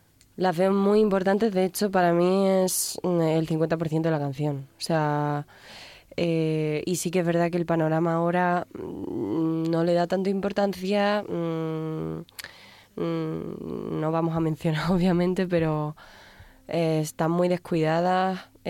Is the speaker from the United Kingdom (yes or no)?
no; Jerez de la Frontera, Andalusia, Spain; de Jerez. De Jerez de la Frontera.